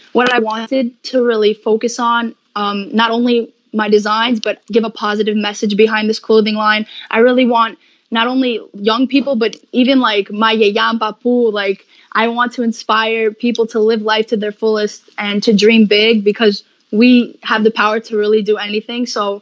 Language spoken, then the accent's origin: English; New York, United States; So because I'm from New York, the pigeon plays like a big role.